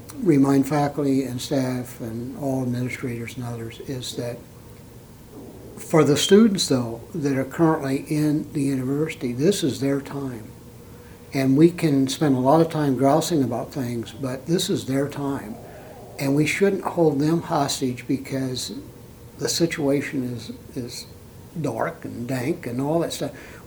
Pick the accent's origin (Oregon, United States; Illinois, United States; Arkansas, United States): Illinois, United States; I've always been proud of the fact that I was from Southern Illinois